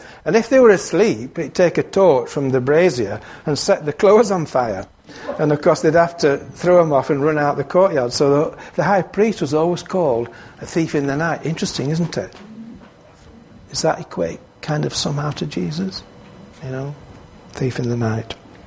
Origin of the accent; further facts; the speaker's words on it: Yorkshire and the Humber, United Kingdom; If this system had been in operation today as a Yorkshireman, I'm not sure I'd ever got married.